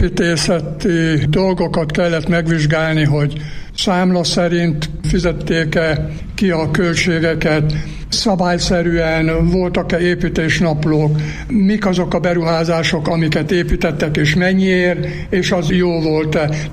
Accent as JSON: {"language": "Hungarian", "town": "Bükkszentkereszt", "region": "Borsod-Abaúj-Zemplén", "country": "Hungary", "tie": "born there", "said": "Nagyon szegényen éltünk, Bükszön kereszten születtem, és mikor 16 éves lettem, hát kőműves tanulónak elmentem"}